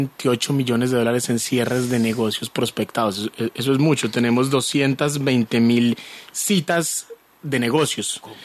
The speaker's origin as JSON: {"language": "Spanish", "country": "Colombia", "said": "tanto los extranjeros vengan a recorrer nuestro territorio como los colombianos viajemos por Colombia"}